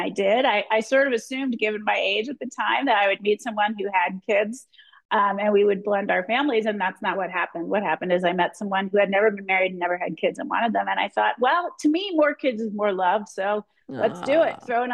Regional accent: Philadelphia, Pennsylvania, United States; moved away as an adult; also born or lived in San Francisco, United States; I was born in Pennsylvania, Philadelphia, grew up in that area, ended up in California for 35 years, San Francisco, because I went to college in the Bay Area at Stanford and then moved to the city.

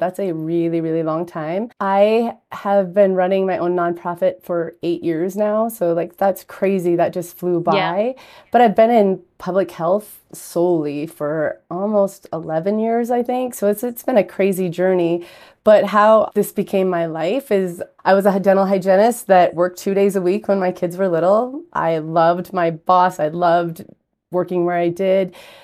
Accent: Montana, United States; Montana is a huge state. I actually live 460 miles from my hometown.

